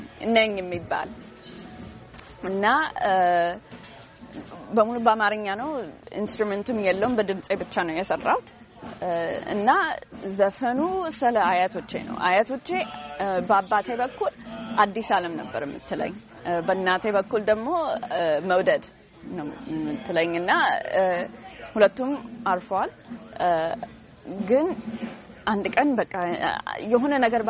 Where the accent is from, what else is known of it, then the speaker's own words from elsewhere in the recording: Austin, Texas, United States; እዚህ አውስትን ውስጥ ነው ተወልጄ ያደግኩት። እናትና አባቴ ከኢትዮጵያ በሰማንያ ውስጥ ነው ወደዚህ ሀገር የመጡት